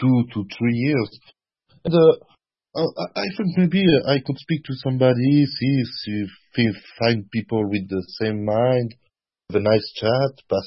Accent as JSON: {"language": "English", "country": "Switzerland", "second_language": "English", "said": "I'm not from France. I'm from Switzerland, but here we speak three languages. French, German, Italian."}